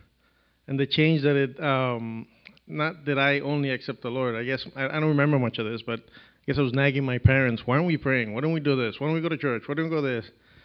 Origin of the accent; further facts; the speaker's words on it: Puerto Rico; also born or lived in New York; But the interesting part is I'm Puerto Rican. I was born in New York. My parents kept me there. They were there for 3 years. Family started moving back to Puerto Rico.